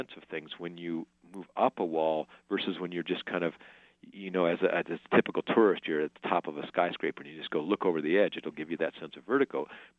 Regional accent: Wyoming, United States; Where I grew up in Wyoming, where you kind of feel like, okay, I'm ready.

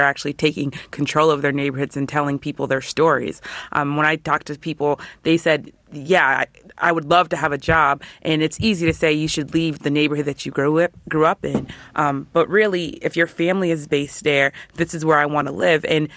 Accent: Miami, Florida, United States; I'm from Miami. There have been protests there.

